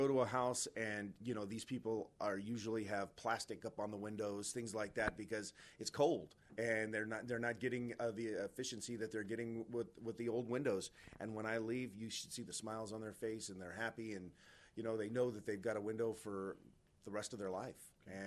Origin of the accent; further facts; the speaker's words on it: California, United States; moved away as an adult; If you want to know the true basics, I come from California.